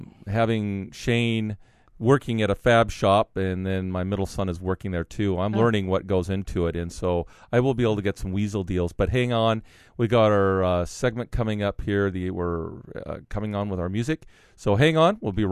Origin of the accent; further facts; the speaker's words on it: Ferndale, Washington, United States; I grew up in Ferndale, so we went to Ira Yeager's up in Bellingham